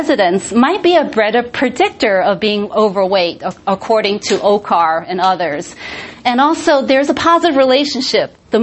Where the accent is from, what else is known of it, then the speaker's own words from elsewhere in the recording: New York City, New York, United States; also born or lived in Canada; but I'm a U.S. citizen here. But I grew up in New York City for many years